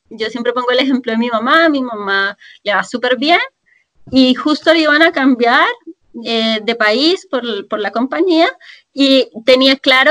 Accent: Colombia; now in Chile; yo soy colombiana, vivo en Chile

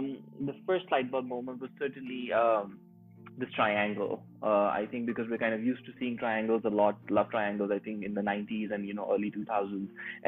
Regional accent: Lahore, Punjab, Pakistan; So this was filmed in Lahore, which is my hometown, but it's filmed in old Lahore.

